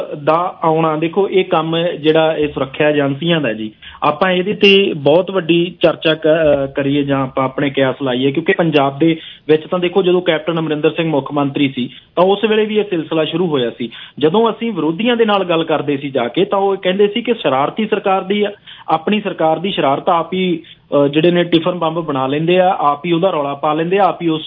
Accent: Punjab, India; ਕਿਉਂਕਿ ਅਸੀਂ ਪੰਜਾਬ ਦੇ ਲੋਕ ਹਾਂ, ਸਰਹੱਦੀ ਸੂਬਾ ਹੈ ਸਾਡਾ

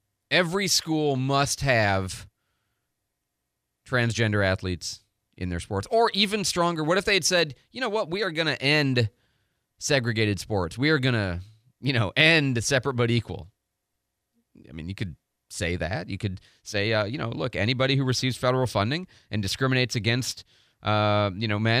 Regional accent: United States; just as an American who believes generally in almost everything he's trying to accomplish

